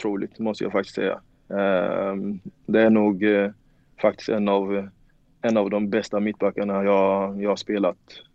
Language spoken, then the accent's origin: Swedish; Värnamo, Jönköping County, Sweden; Alltså, som du sa, jag är från Värnamo